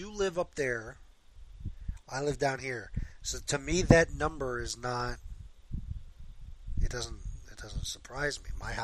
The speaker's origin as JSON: {"language": "English", "town": "Hollywood", "region": "Florida", "country": "United States", "tie": "born there", "said": "I was born in Hollywood, okay, and the first house I lived in Fort Lauderdale, okay, but we operated primarily in Hollywood because my school was in Hollywood."}